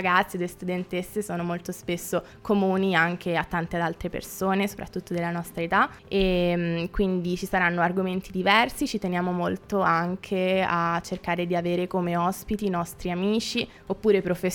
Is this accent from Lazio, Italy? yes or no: yes; Rome, Lazio, Italy; born there; now in Rovereto, Italy; Io ho 21 anni, sono nata a Roma e adesso mi trovo a Rovereto a studiare per finire la triennale di, psicologia